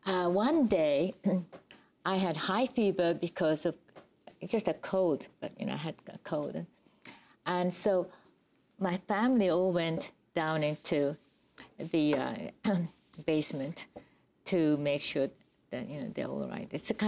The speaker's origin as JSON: {"language": "English", "region": "New York", "country": "United States", "said": "I mean, we come from New York where dust is sort of like a normal situation of the day."}